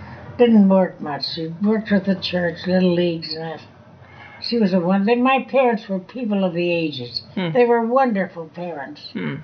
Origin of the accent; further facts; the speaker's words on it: Victoria, British Columbia, Canada; also born or lived in Vancouver; Well, I lived in Victoria most of my young life, but Victoria and Vancouver, where I lived part of the time to go to university. I left when I was about 35. I spent half my life in Victoria and Vancouver, and the other half in Ontario.